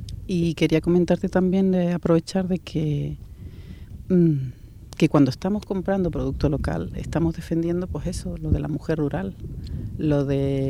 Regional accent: Canary Islands, Spain; siendo majorera

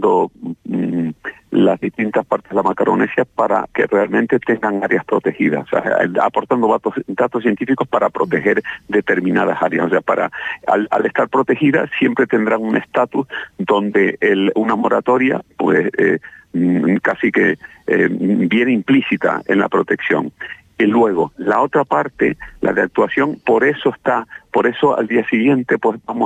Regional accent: Canary Islands, Spain; yo soy majorero además.

